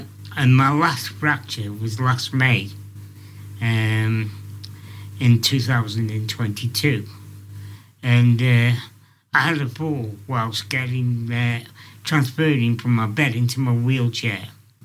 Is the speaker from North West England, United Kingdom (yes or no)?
no; Scotland, United Kingdom; born there; where I was born in Scotland, in Ayrshire, 1961.